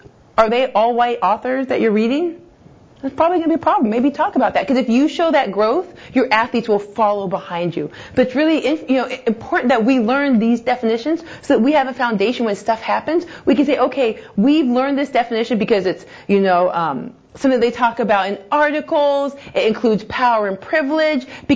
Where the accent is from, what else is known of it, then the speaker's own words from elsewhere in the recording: Arizona, United States; Oh, by the way, I'm from Arizona, right by the border.